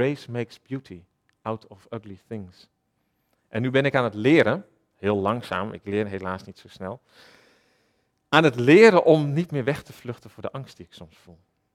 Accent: Holte, Overijssel, Netherlands; Ik ben zelf opgegroeid in Holte, in Overijssel, misschien bekend voor sommigen van jullie.

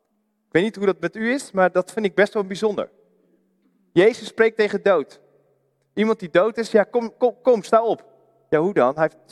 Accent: Putten, Gelderland, Netherlands; Laatst in ons dorp, ik kom uit Putten, was er een begrafenisstoet.

